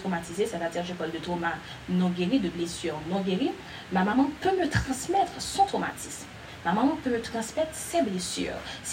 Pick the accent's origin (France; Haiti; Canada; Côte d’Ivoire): Haiti; En tant qu'haïtien, nous sommes porteurs, je dis porteurs parce qu'il y a des garçons aussi, nous sommes porteurs des traumas